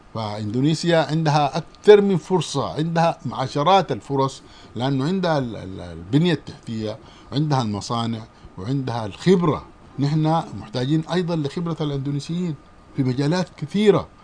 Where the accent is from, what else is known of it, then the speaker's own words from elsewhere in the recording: Sudan; من منتجات زراعية أخرى لا تتوفر هنا وتتوفر عندنا في السودان